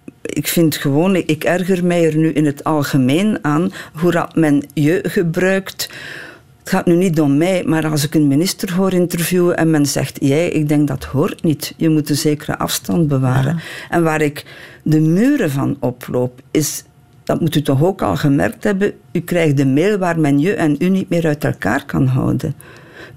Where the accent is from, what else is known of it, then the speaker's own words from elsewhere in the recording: Kortrijk, West Flanders, Belgium; ik kom dus uit het Kortrijkse, uit Hagelbeke bij Kortrijk.